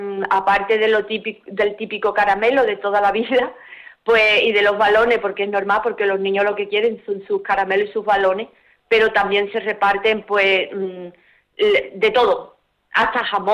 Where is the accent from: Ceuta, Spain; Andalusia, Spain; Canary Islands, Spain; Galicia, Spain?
Andalusia, Spain; Guillena; Mira, Guillena es un pueblo muy bonito, muy acogedor para todo el mundo. Guillena, su gente son fabulosas, no porque sea mi pueblo